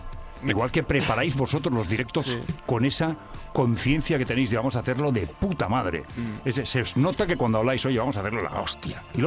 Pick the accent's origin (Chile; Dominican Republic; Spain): Spain; Barcelona, Catalonia; moved away as an adult; now in Madrid, Spain; Yo llevo 33 años en Madrid, pero yo soy nacido en Barcelona y trabajé mi primera época allí.